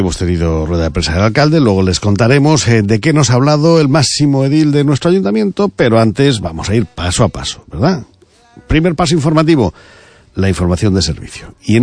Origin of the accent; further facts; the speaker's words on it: Galicia, Spain; Caray, somos españoles, somos gallegos.